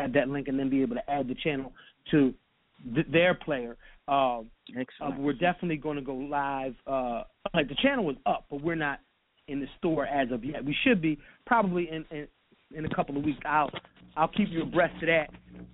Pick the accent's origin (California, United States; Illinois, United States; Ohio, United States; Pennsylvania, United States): Pennsylvania, United States; Philadelphia; You know, I'm from Philly.